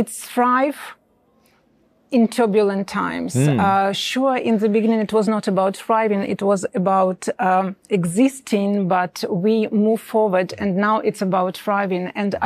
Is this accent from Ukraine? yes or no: yes; Eastern Ukraine, Ukraine; English is a second language; you already know that I'm from Eastern Ukraine, from occupied territories.